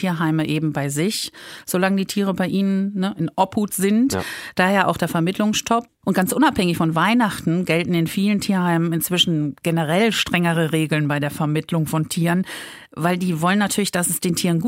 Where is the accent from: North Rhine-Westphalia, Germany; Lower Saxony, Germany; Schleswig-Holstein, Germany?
North Rhine-Westphalia, Germany; als Rheinländer